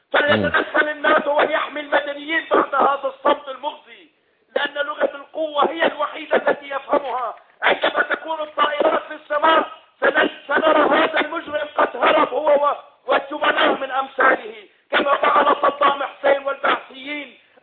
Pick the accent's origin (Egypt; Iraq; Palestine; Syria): Syria